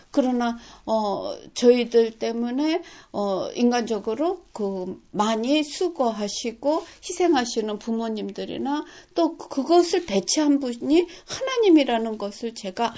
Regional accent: South Korea; moved away; 저는 한국 사람인데 한국에서 살지 않고 외국 생활을 지금 40년이나 하고 있고

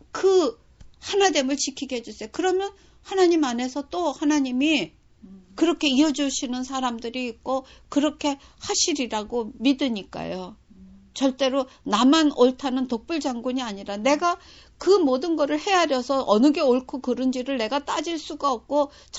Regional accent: South Korea; 저는 한국 사람입니다. 그 사람들은 저를 외국인으로 보고 저는 물론 한국인으로서의 감정, 다 민족성 다 갖고 있어요.

